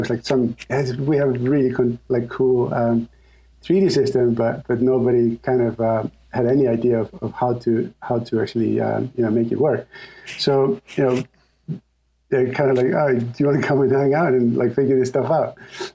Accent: Iceland; English is a second language; moved away as an adult; now in United States; So I'm originally from Iceland. So mm-hmm. I applied to music school out here in the States, and I got accepted.

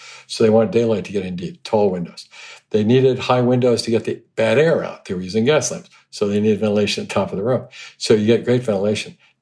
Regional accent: Hong Kong; growing up in Hong Kong, you see all the trees, all the bamboo used as scaffolding.

